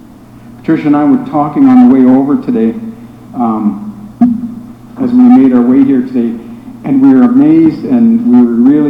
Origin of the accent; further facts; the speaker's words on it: Canada; I'm from Canada, so I'm not used to this.